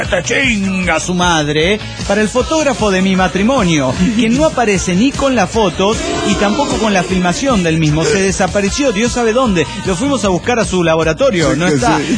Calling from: Córdoba, Argentina; de Córdoba, Argentina.

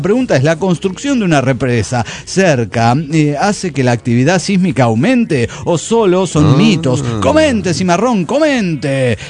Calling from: Bucaramanga, Santander, Colombia; de Bucaramanga, Colombia.

